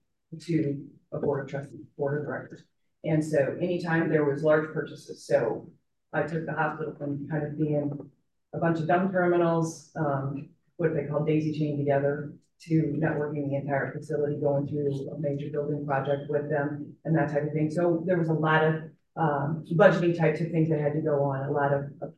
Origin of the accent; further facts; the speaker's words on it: Iowa City, Iowa, United States; I was born and raised in Iowa City, and I ended up here